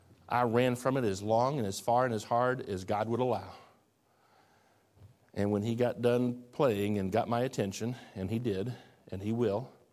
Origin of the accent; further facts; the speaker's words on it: Midwest, United States; I'm sorry, I'm from the Midwest.